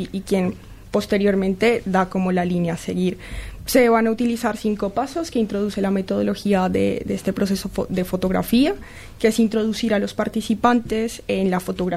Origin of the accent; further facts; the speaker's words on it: Colombia; now in Salamanca, Spain; particularmente ahora mismo las tres somos colombianas